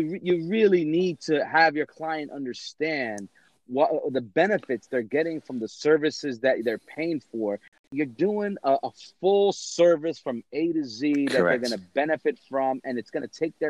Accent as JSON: {"language": "English", "region": "New Jersey", "country": "United States", "also_born_or_lived": "California", "said": "I'm from New Jersey, lived in California."}